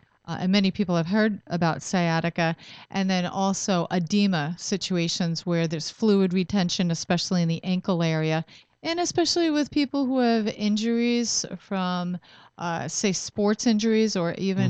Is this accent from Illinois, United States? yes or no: no; Long Island, New York, United States; also born or lived in Manhattan; I grew up in Long Island, and I really loved the fact that I could grow up near the ocean. Very beautiful place to go.